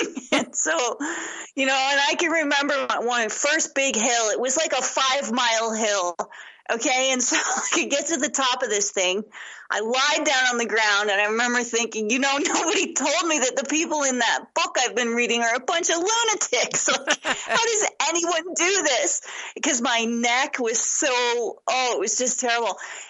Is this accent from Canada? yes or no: yes; Canada; we're both from Canada.